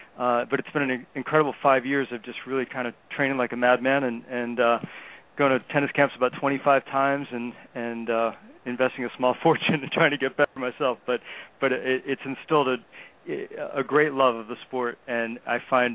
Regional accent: New Hampshire, United States; up in Vermont, not too far away from where I was growing up in New Hampshire.

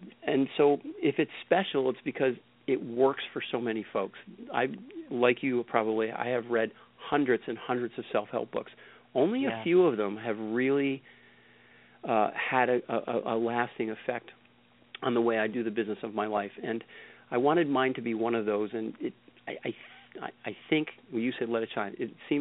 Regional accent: New England, United States; And I grew up in New England where it's very conventional, and, you know, you just suck it up.

